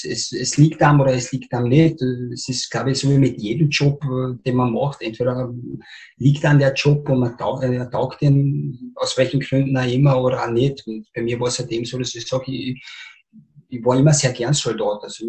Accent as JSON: {"language": "German", "country": "Austria", "tie": "born there", "said": "Es ist halt das Land, wo meine Eltern oder meine Vorfahren herkommen, aber wie gesagt, ich bin in Österreich geboren"}